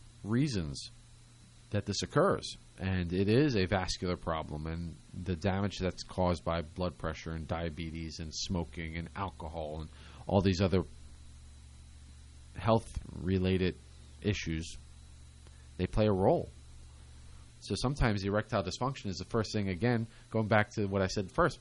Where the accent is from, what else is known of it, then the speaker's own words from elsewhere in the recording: Pennsylvania, United States; And growing up in Pennsylvania, we something called the canary in the coal mine.